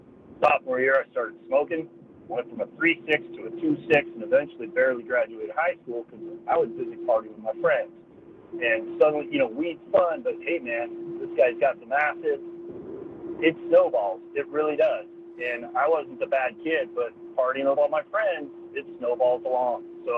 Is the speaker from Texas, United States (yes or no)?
no; Seattle, Washington, United States; moved away as an adult; now in Wisconsin, United States; I grew up in Seattle. And I moved to Wisconsin about 5 years ago.